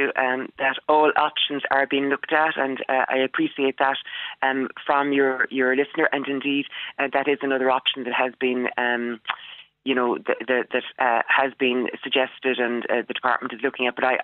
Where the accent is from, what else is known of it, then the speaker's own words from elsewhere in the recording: Ireland; he has been so fulsome in his gratitude to Irish people for the manner in which we are embracing Irish Ukrainian families